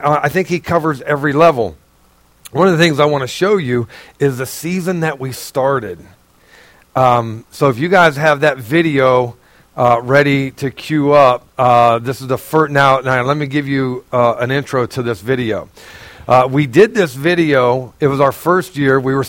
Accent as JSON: {"language": "English", "region": "Ohio", "country": "United States", "also_born_or_lived": "North Carolina / Missouri", "lives_now": "New York, United States", "said": "We're from Ohio originally, but we lived in North Carolina for 17 years, and then Missouri for 4 years."}